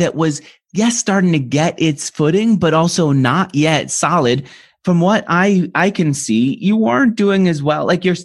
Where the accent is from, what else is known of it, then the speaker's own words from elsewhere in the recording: New York, United States; I'm not from San Francisco. I'm a New Yorker. I talk too fast.